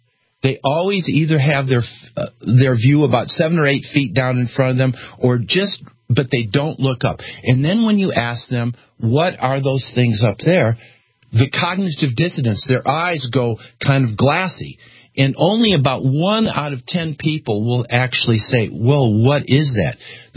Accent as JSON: {"language": "English", "town": "Austin", "region": "Texas", "country": "United States", "said": "when I say I'm from Austin, Texas, they say, do you know Alex Jones?"}